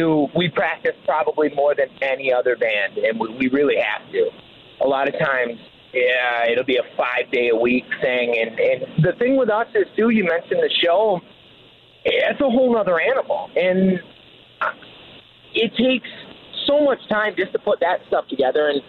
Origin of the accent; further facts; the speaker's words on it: Michigan, United States; I mean, we're from the Tri-Cities up here. So we got Saginaw, Midland, Bay City. We're all from this general area.